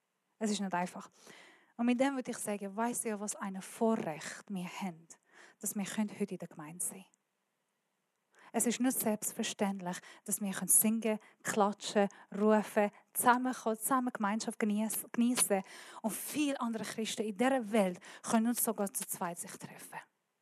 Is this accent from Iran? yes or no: yes; Iran; German is a second language; now in Germany; Ich bin Iranerin. Ich rede wirklich nicht gut Deutsch.